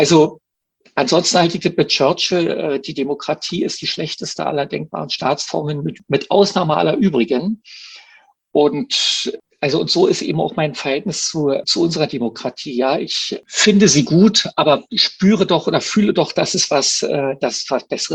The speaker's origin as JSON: {"language": "German", "region": "East Germany", "country": "Germany", "said": "also ich bin ja Ostdeutscher"}